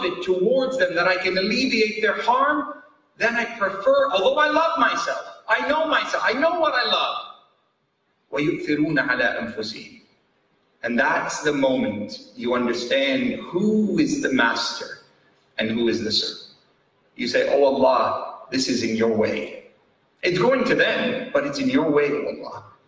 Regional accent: Canada; when I was growing up in Canada

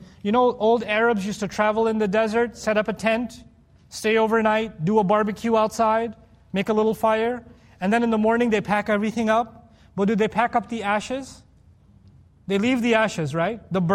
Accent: New York, United States; I'm from New York, I think this is nice weather, actually.

